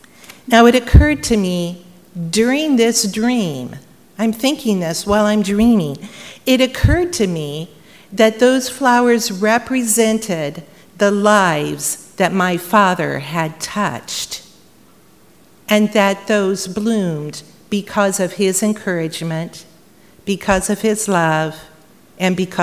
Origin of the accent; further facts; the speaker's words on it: South Whitley, Indiana, United States; I was raised on the Sunnycrest Farm just 10 miles south of South Whitley